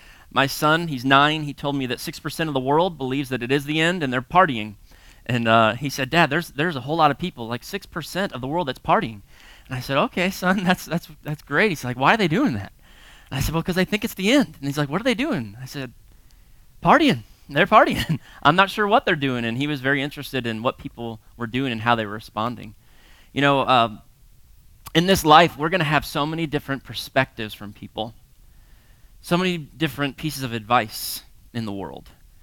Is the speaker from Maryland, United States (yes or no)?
no; Florida, United States; I grew up surfing in Florida, but stopped surfing because of Jaws movies